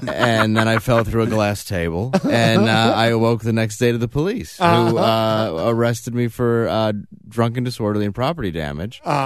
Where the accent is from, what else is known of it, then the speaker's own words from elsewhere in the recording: Detroit, Michigan, United States; now in Harlem, United States; Yes, I grew up in Detroit, and now I live in Harlem. It's a very lateral move.